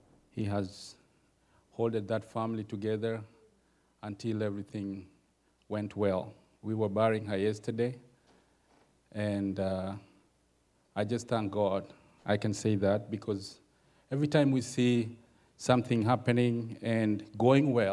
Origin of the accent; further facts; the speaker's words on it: Austin, Texas, United States; I'm born again, washed by the blood of Jesus. I'm from Austin